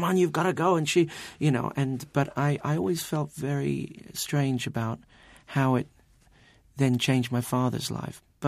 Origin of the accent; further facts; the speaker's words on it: United States; I grew up in America in the 70s